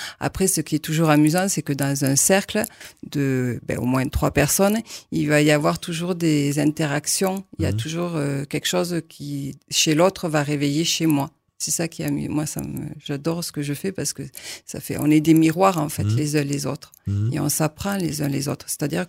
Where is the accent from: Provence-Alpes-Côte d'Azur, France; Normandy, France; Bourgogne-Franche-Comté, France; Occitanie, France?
Occitanie, France; La vie m'a fait revenir en Aveyron parce que je viens de l'Aveyron.